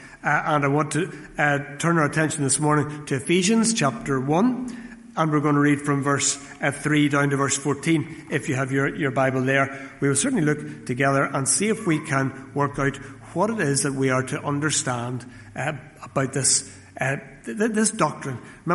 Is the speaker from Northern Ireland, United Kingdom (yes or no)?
yes; Dundonald, Northern Ireland, United Kingdom; When I was growing up in Dundonald